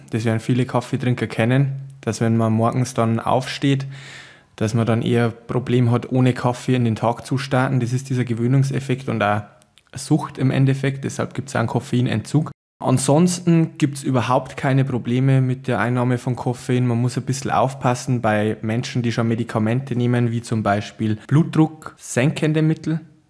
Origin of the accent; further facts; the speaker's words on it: Riedlhütte, Bavaria, Germany; Ich komme aus Riedlhütte und bin Lehrkraft am Berufsbildungszentrum in Zwiesel.